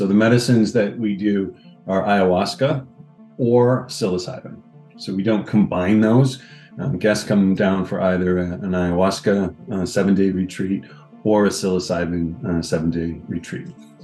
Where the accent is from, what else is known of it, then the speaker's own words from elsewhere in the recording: Canada; I'm Canadian, so I've spent most of my life in Canada.